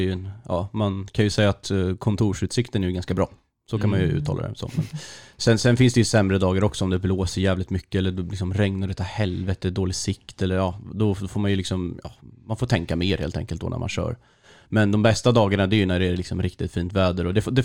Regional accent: Stockholm, Stockholm County, Sweden; jag är ju från Stockholm från början.

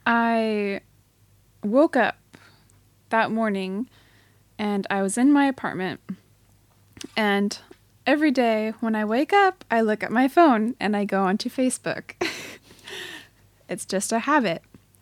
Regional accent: Pendleton, Oregon, United States; now in Japan; I'm from Pendleton, Oregon in America

